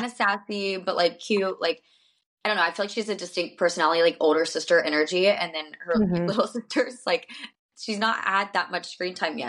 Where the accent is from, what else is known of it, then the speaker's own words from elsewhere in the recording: Alabama, United States; Like, I'm from Alabama.